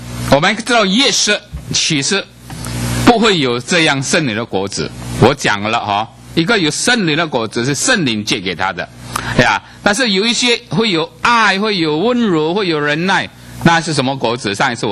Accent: China; 我们中国人以前人都被卖到什么南洋去做卖猪仔的什么

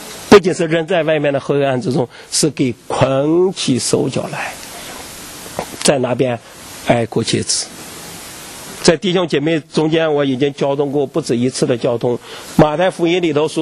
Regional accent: Suzhou, Jiangsu, China; born there; 我是出生在江苏那边哈，江苏那边有个市，有个地区叫苏州

